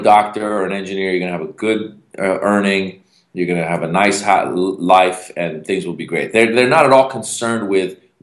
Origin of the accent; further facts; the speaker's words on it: California, United States; It's funny because I grew up in Marin County, where everyone they're well off, but they're very casual.